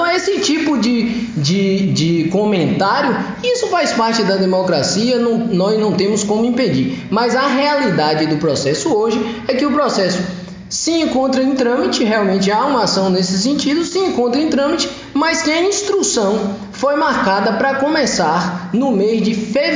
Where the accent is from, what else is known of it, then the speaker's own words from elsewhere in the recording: Jequié, Bahia, Brazil; deixo um abraço aí para a cidade de Jequié, minha cidade de coração, onde eu fui criado, onde minha família reside.